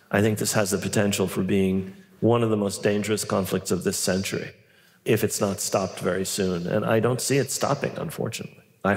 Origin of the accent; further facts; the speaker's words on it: New York City, New York, United States; I mean, I grew up in New York City.